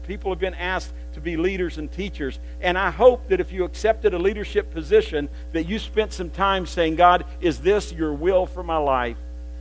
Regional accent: Virginia, United States; From the time I was just a young boy growing up in Southwest Virginia on a farm, Tazewell County

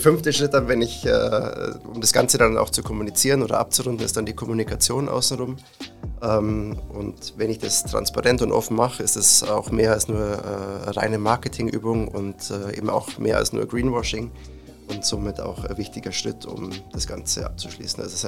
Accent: Germany; moved away as an adult; now in Zurich, Switzerland; Ich, wie man hört, bin ich Deutscher, aber ich lebe jetzt mittlerweile seit 13 Jahren hier in Zürich in der Schweiz.

